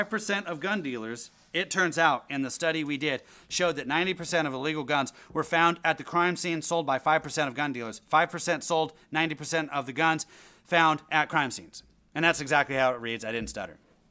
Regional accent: United States; I'm American.

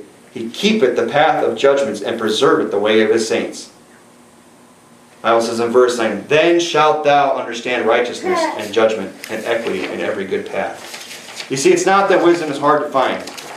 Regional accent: Michigan, United States; now in Arizona, United States; You know, when we come from Michigan, you know, there was a great deal of copper that was taken out of the Upper Peninsula.

